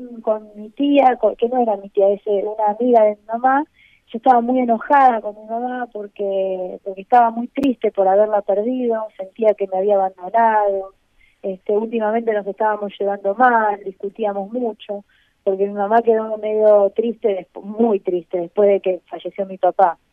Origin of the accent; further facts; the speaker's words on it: Wilde, Buenos Aires Province, Argentina; born there; le preguntaba de que nací en Wilde